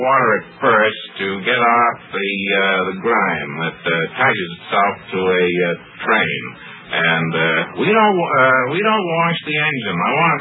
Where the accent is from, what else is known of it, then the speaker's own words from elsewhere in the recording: Altoona, Pennsylvania, United States; I'm from Altoona, Pennsylvania.